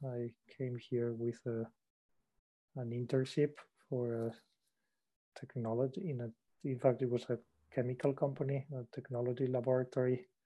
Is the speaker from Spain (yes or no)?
yes; Spain; English is a second language; I'm from Spain, so it was at the other place, very far away